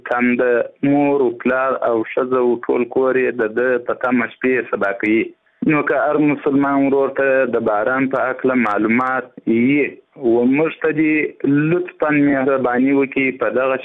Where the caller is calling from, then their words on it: Zabul, Afghanistan; د زابل ولایت اوسیدونکی یم.